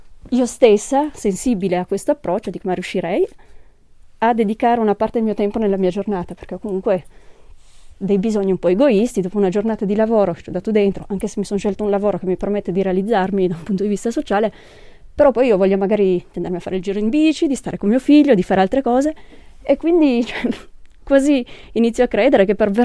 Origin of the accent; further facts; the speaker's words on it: Valle Orco, Piedmont, Italy; se penso a Valle Orco, da dove vengo io